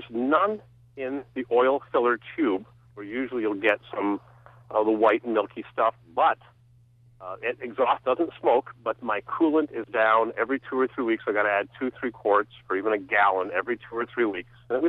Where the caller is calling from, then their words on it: Saranac, New York, United States; in Saranac.